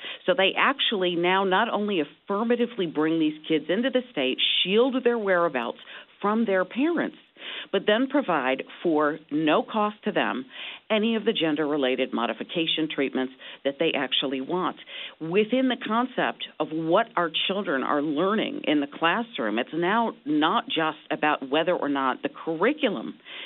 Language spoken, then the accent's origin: English; Maryland, United States; In my home state of Maryland